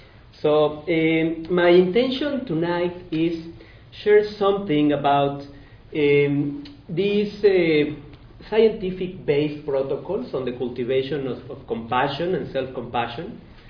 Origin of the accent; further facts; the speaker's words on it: Puebla, Mexico; English is a second language; I born in Mexico. I am from Puebla, a beautiful city, 2 hours from Mexico City.